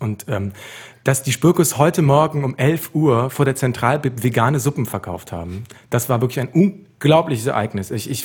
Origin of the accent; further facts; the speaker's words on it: Cologne, North Rhine-Westphalia, Germany; Für mich als Kölner, ich meine, habe da schon sehr zu Hause gehangen heute in meinen Gedanken.